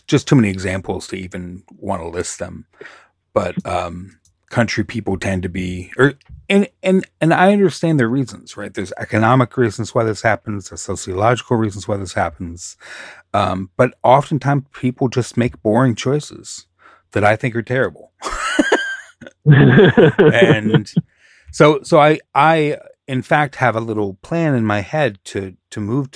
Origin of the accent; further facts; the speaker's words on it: Michigan, United States; now in California, United States; I'm originally from Michigan and I miss some things about Michigan that are never going to happen here in California.